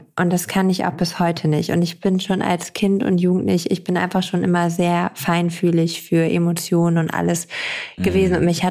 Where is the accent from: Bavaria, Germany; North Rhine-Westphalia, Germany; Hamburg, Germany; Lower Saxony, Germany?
Lower Saxony, Germany; bei uns in Ostfriesland